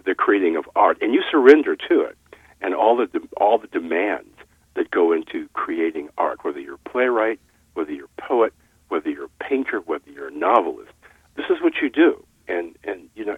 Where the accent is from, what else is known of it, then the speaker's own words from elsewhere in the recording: Evanston, Illinois, United States; Now, the thing about my growing up in Evanston, I could talk about that for quite a long time.